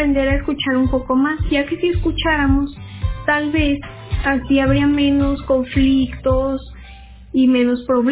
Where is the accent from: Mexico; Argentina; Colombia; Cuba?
Mexico; ya que somos el futuro de México y tenemos necesidades que cubrir